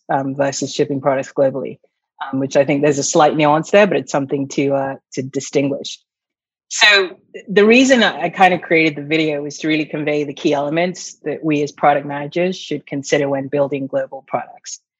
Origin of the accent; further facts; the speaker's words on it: Nigeria; I'm Nigerian. What I know from being a Nigerian and having learnt via cultural osmosis is just not learnable from a book or internet or school.